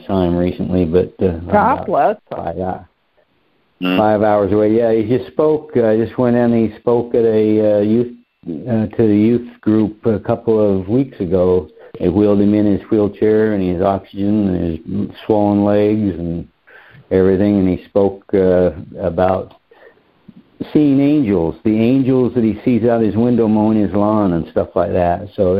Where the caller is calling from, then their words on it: Lake Havasu City, Arizona, United States; I'm calling from Lake Havasu City, Arizona.